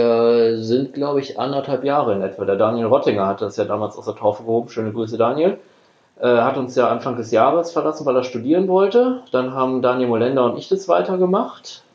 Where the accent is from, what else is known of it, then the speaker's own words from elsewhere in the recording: North Rhine-Westphalia, Germany; bin noch relativ häufig dann auch in meine Heimat gependelt nach Ostwestfalen